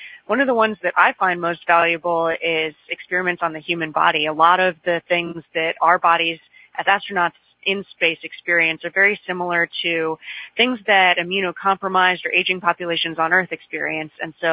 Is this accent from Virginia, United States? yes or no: yes; Williamsburg, Virginia, United States; I went to Bruton High School and public schools all growing up in Williamsburg, and I had so many really wonderful mentors there.